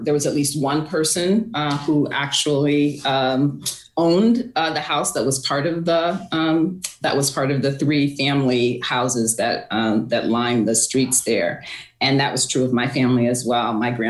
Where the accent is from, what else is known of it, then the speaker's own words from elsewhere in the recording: Waterbury, Connecticut, United States; I actually grew up in the north end of Waterbury, which is where I would say a large portion of the African American community lives.